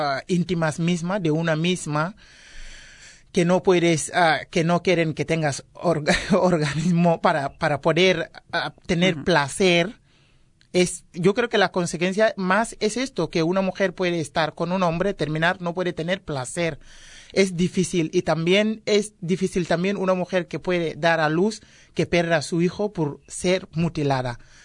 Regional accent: Senegal; born there; Spanish is a second language; yo vengo de mi país de origen, es en Guinea, Conakry, pero he nacido en Senegal y soy senegalesa.

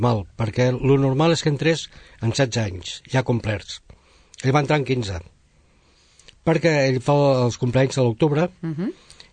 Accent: Castellar del Vallès, Catalonia, Spain; De Castellà del Vallès.

